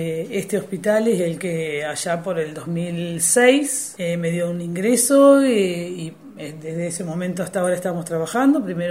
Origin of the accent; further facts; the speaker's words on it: Ayacucho, Buenos Aires Province, Argentina; also born or lived in Bahía Blanca; now in Rawson, Argentina; No, no, soy de provincia de Buenos Aires, de Ayacucho, un pueblo muy pequeño. Ahí hice mi secundaria, mi primaria, ahí nací.